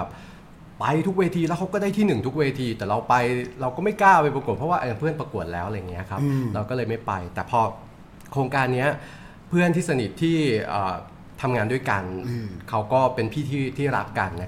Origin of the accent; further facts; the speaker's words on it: Chiang Khong, Chiang Rai, Thailand; บ้านเกิดอยู่ที่อำเภอเชียงของจังหวัดเชียงรายครับ